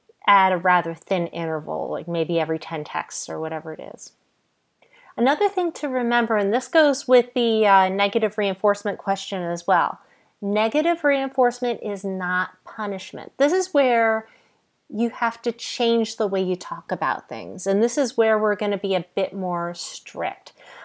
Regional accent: Northeast, United States; I'm from the Northeast, I talk very, very fast, and sometimes my accent gets in the way

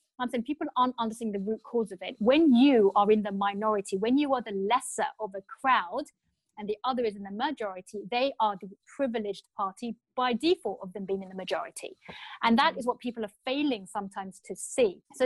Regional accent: England, United Kingdom; And I'm thinking in my head, well, I am English, number one, but wow, like so much for welcome to the country.

